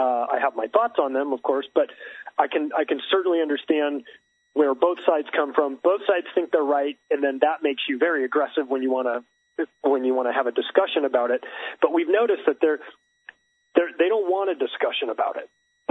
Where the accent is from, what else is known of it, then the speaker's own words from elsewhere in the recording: California, United States; I was living in California. I grew up in California.